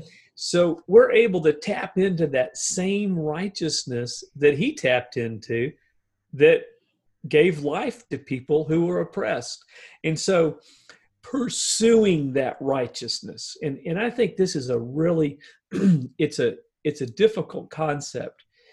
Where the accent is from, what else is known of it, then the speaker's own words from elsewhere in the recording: United States; you know, I'm an American. We live in such a fabulous, fabulous society.